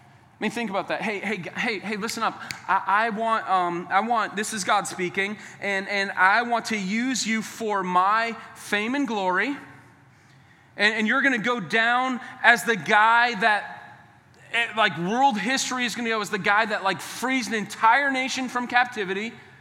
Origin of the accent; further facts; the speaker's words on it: New England, United States; we're from New England, man. Like when sports are on, we cheer. We get vocal.